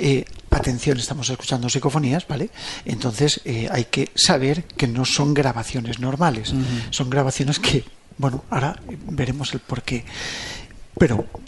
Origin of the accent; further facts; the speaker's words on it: Alicante, Valencian Community, Spain; Resulta que los motores se fabrican en mi tierra, en Alicante, se fabricaban.